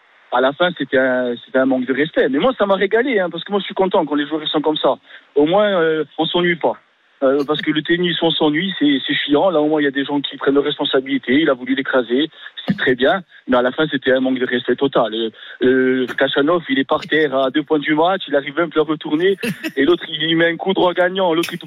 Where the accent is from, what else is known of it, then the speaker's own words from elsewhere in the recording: Ajaccio, Corsica, France; d'Ajaccio.